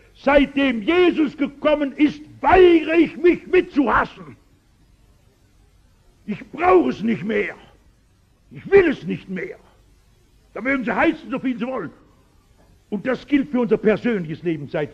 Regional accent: North Rhine-Westphalia, Germany; Aber ich komme aus dem Ruhrgebiet und da reden wir grob

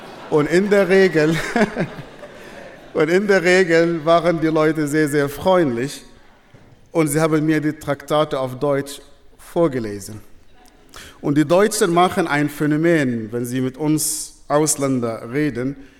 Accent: Sudan; moved away as an adult; ich bin im Sudan geboren, aufgewachsen in einer sehr, sehr extremistischen islamischen Familie. Ich komme von einer sehr, sehr großen Familie.

